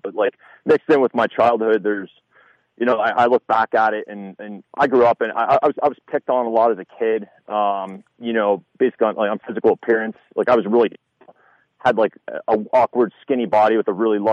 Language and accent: English; Burford, Ontario, Canada; So I'm from Canada, Ontario, Canada. I grew up in a small town called Burford, Ontario, rural farming community, you know, like when I say small town, like, you know, you're talking 1500 people.